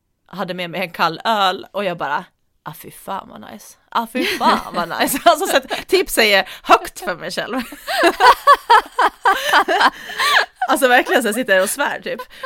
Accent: Åland, Finland; nu som när jag var hemma på Åland också, där har vi bastu. Hemma, alltså i Finland så har alltså nästan alla, skulle jag säga, har en bastu.

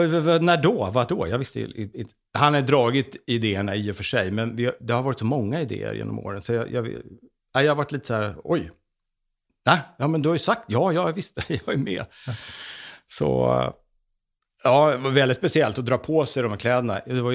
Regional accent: Sweden; Det är ingen som ser att jag är svensk.

